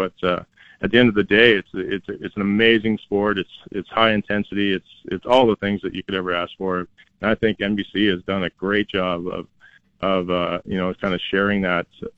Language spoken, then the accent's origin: English; Canada; as a Canadian, obviously you want to brag on Canada